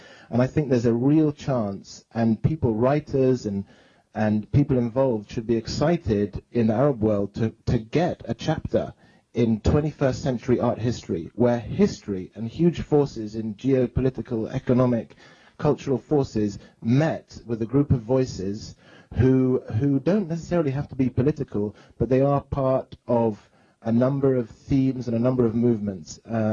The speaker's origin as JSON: {"language": "English", "country": "United Kingdom", "said": "I mean, I'm British"}